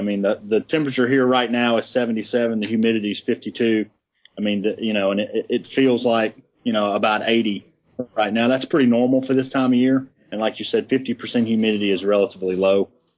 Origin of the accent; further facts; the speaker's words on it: the South, United States; Obviously, I'm from the South, and I've visited around.